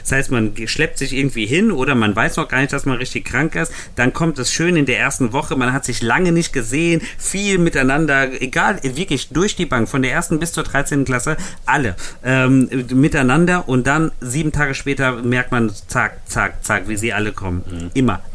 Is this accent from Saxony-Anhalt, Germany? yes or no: no; Hesse, Germany; ich komme aus Hessen